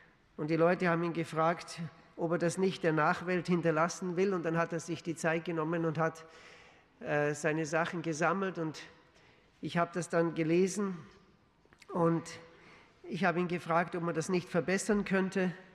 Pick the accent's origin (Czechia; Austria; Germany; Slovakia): Austria; now in Switzerland; Wir wohnen seit 20 Jahren in der Schweiz. Und wie Sie gemerkt haben, ich bin kein Schweizer. Ich bin ein Österreicher.